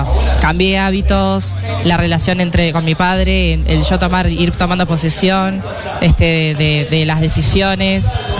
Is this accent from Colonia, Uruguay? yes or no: no; Montevideo, Uruguay; Montevideo.